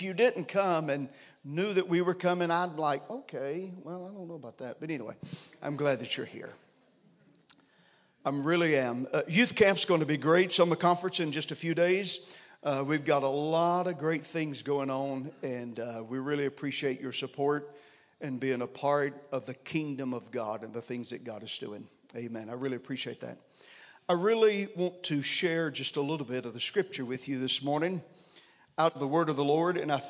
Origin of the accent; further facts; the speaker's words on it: the South, United States; accent: Southern; so that you can get used to my southern accent.